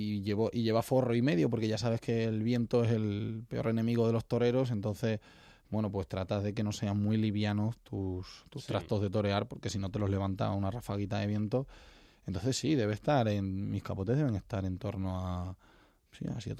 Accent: Extremadura, Spain; Yo vengo de un entorno rural, vengo de Extremadura, y en mi casa, en casa de mi abuelo, en una bodega que tenemos, un negocio familiar, matábamos 2 cerdos a la matanza tradicional todos los años.

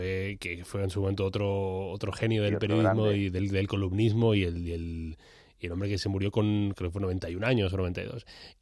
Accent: Granada, Andalusia, Spain; En Cádiz o en Granada, yo soy de Granada.

